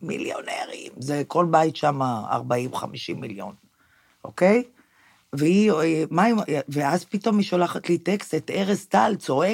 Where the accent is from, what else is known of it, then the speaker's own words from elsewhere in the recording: Jerusalem, Jerusalem District, Israel; אני גם מאוד ירושלמית, הבאתי לפה את ירושלים.